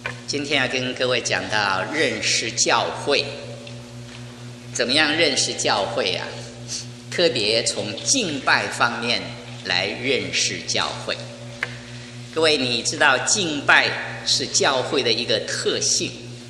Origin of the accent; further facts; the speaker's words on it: China; 好像我们中国人旧历新年的时候大家都很乐，过端午节的时候吃粽子划龙船